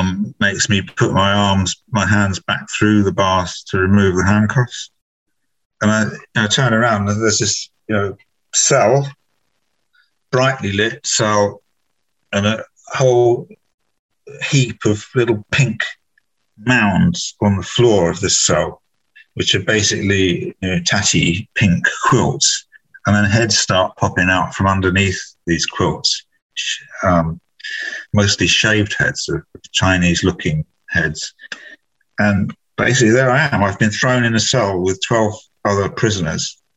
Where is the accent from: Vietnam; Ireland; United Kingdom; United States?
United Kingdom; You know, our governments, mine being British and my wife being the American government, provided a good nanny and messenger service.